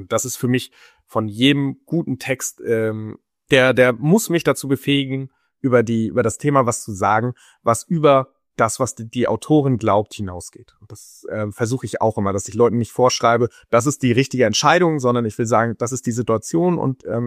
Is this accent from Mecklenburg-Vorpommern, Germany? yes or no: yes; Mecklenburg-Vorpommern, Germany; moved away as an adult; Ja, das ist meine Heimat. Also das ist, ich bin weggezogen. Ich habe 2017 angefangen in Hagen an der Universität zu arbeiten und ich bin dann aber quasi bis zur Pandemie immer noch regelmäßig nach MV gependelt. Das heißt, ich wohne erst richtig nicht mehr